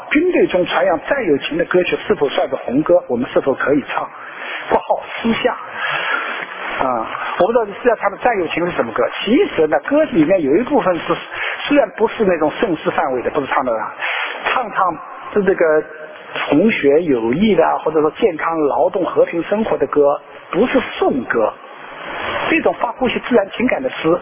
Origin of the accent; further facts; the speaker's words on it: China; 我来自中国大陆